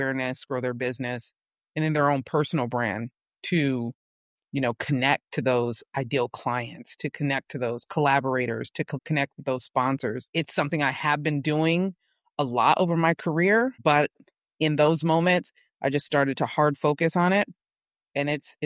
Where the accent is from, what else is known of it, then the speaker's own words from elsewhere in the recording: California, United States; we are from the Bay Area, the tech capital of the world, Silicon Valley. We moved out to Southern California and said we would never be in LA.